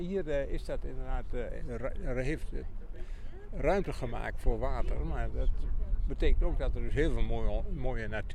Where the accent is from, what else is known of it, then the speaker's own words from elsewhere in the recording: Lozen, Overijssel, Netherlands; born there; Ik ben geboren in Lozen en dat is ook relatief dicht bij de Vecht.